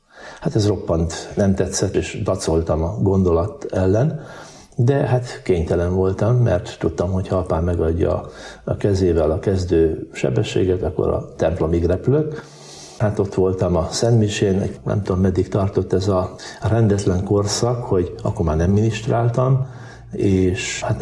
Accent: Boldogkőváralja, Borsod-Abaúj-Zemplén, Hungary; also born or lived in Szántó; Szánton születtem, Boldogkőváraján nevelődtem fel egy vallásos családban.

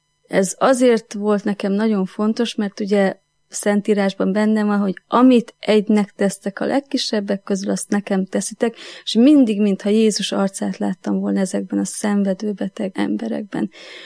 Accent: Budapest, Hungary; 39 éves. Budapesten születtem, itt nőttem föl. Szüleim, nagyszüleim mindannyian vallásosak voltak.

